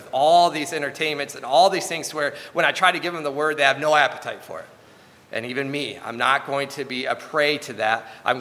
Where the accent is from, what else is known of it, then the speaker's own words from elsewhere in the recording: United States; I shouldn't have anything get in the way of my entertainment at night of watching Prime Video because I'm an American.